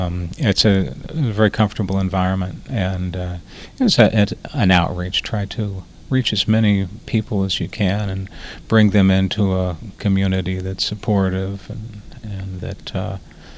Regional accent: Springfield, United States; Well, I was raised in Springfield. I went to the First Christian Church, which, I don't even know what kind of denomination it was, but irregular churchgoer then.

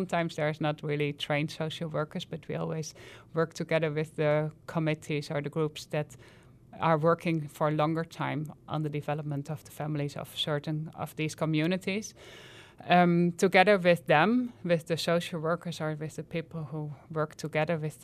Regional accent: Netherlands; moved away; Like, I came from Holland. I'm a Dutch citizen.

